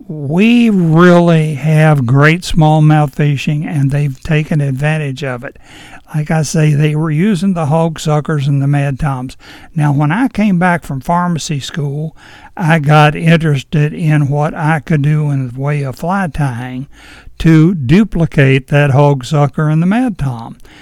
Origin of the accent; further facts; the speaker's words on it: Edinburg, Virginia, United States; I grew up in Edinburgh in the 50s, just 1 mile from the North Fork of the Shenandoah River.